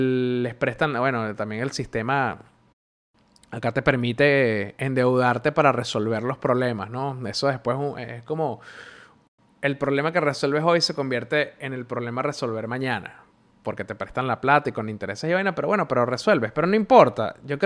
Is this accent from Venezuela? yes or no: yes; Venezuela; yo creciendo en Venezuela nunca me sentí realmente parte de la idiosincrasia del país.